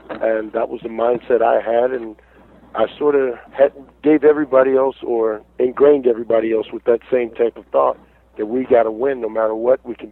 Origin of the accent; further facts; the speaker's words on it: Cleveland, Ohio, United States; I grew up in Cleveland, which is a blue-collar town, which is a lot like Buffalo.